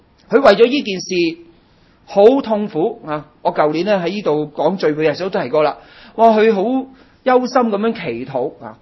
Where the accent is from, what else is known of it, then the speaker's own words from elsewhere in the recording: Hong Kong; 有人说我们是香港人，不过我们个个都有第二个乡下的，我的乡下呢就在浙江